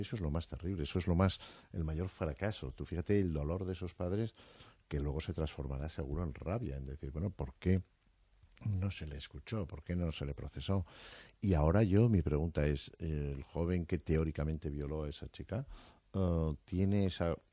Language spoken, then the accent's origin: Spanish; Estella, Navarre, Spain; born there; also born or lived in Madrid; yo nací en Estella, todos hemos vivido luego en Madrid